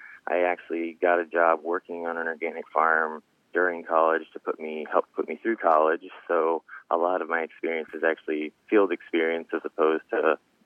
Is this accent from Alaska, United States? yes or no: yes; Fairbanks, Alaska, United States; I'm all over the place. You know, my folks ended up in South Texas, but home is Fairbanks.